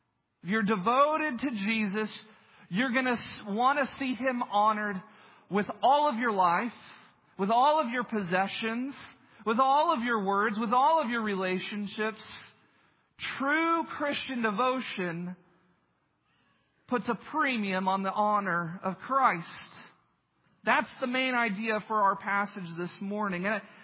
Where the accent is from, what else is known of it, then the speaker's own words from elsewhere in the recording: Texas, United States; I grew up in the Texas Panhandle. And if you were a boy growing up in the Texas Panhandle when I was, it meant one thing for sure